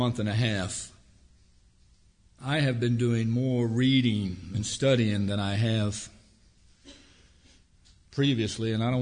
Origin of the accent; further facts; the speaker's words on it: Franconia, Virginia, United States; and I'm one of the unique individuals who's actually grew up in this Franconia, Springfield area. I was born in Alexandra Hospital.